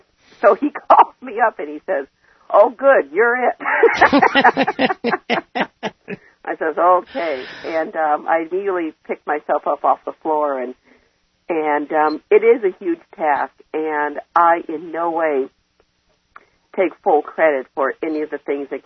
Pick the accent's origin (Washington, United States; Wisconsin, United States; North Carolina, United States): Washington, United States; Spokane; now in Seattle, United States; reside here in Seattle, Washington, and have for quite some time. This is where I went to college after growing up in Spokane.